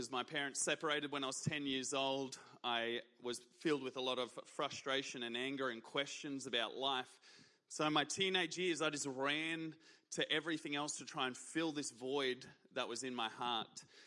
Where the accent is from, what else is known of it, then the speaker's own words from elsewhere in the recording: Brisbane, Queensland, Australia; But I originally grew up in Brisbane, and I was originally from Gumdale. I don't know if anyone here knows Gumdale, but that was the first place I lived, was Gumdale, just near Chandler. Went to City Point College from preschool to year 12